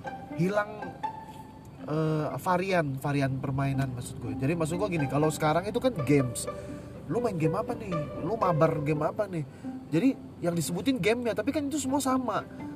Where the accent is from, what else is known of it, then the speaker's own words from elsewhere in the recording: Sumatra, Indonesia; Aku kan besar di Sumatera, jadi permainannya kayak gitu, apa kasti.